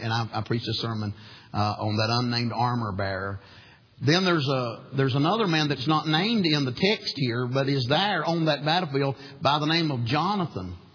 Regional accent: Wilkes County, North Carolina, United States; We're from Wilkes County, North Carolina. It's the moonshine capital of the world, they say.

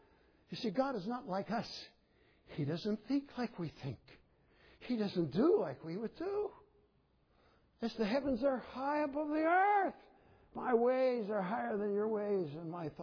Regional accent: Midwest, United States; also born or lived in South Carolina; But I grew up in the Midwest.

